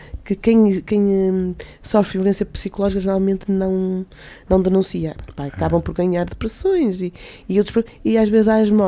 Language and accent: Portuguese; Braga, Norte, Portugal; Eu fui criada cá, nasci cá em Braga, os meus pais são de origem cabo-verdiana, mas eu fui criada aqui com os costumes